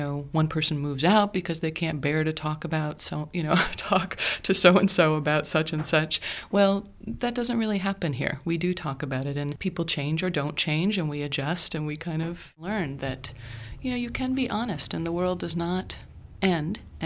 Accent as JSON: {"language": "English", "town": "San Francisco", "region": "California", "country": "United States", "tie": "born or raised there", "also_born_or_lived": "Australia", "said": "And I grew up in San Francisco and ended up working in environmentalism and as a teacher and traveling to Australia and living there and searching."}